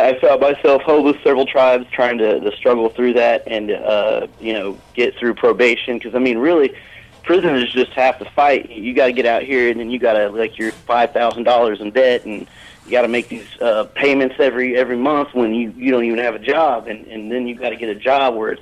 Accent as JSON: {"language": "English", "town": "Tulsa", "region": "Oklahoma", "country": "United States", "said": "I'm from Tulsa, Oklahoma."}